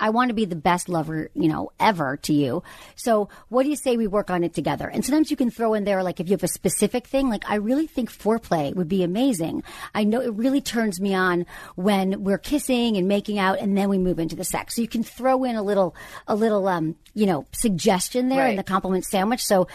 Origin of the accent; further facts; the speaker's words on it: Michigan, United States; I had zero sex education growing up in Michigan, and I don't think it's changed that much.